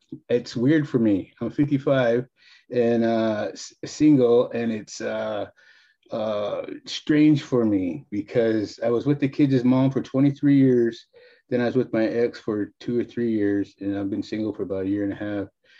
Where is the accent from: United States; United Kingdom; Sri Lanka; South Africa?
United States; Oregon; And where I was raised in Oregon, me and my sister and another Indian fella was the only ones that weren't white.